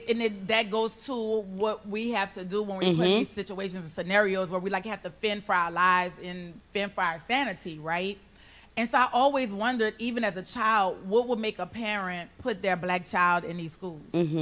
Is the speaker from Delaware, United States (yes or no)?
no; New Orleans, Louisiana, United States; I grew up in New Orleans, which is predominantly Black.